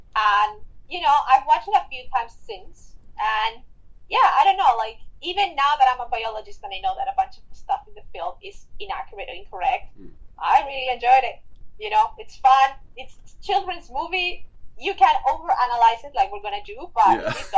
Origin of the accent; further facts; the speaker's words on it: Spain; English is a second language; I'm originally from Spain.